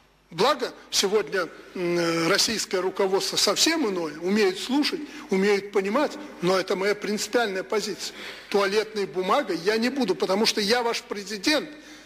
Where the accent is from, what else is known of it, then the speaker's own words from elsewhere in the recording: Belarus; И во имя этого мы, белорусы, готовы работать.